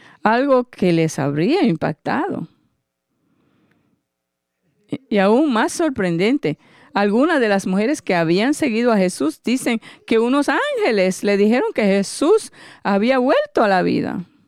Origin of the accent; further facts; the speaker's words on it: Tennessee, United States; cuando yo era jovencito, vivía en Tennessee. Y el lugar donde yo nací y me crié como niño tenía una luz roja